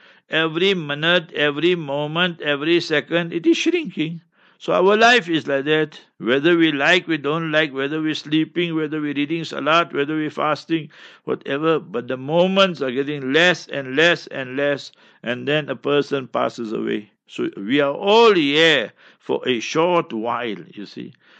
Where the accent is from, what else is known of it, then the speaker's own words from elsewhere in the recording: South Africa; I don't know if you'll know all these things, because I grew up in African township.